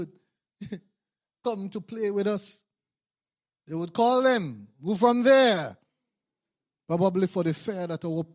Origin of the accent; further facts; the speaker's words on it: Belize; I remembered growing up in Belize, 13 strong. No father in the house. It was mommy alone.